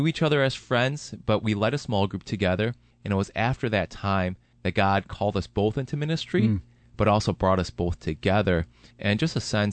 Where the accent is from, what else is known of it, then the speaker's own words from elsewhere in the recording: Urbana, Illinois, United States; born there; I was born in Urbana, and it was during that time that my parents were going to church